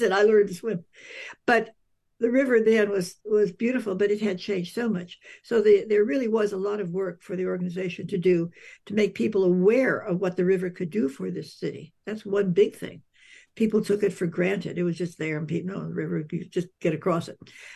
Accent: Napa, California, United States; when I was a very little girl, I was born here in Napa.

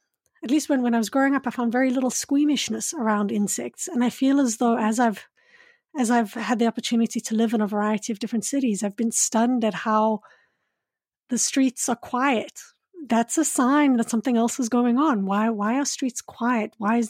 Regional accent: Johannesburg, Gauteng, South Africa; And I grew up in Johannesburg

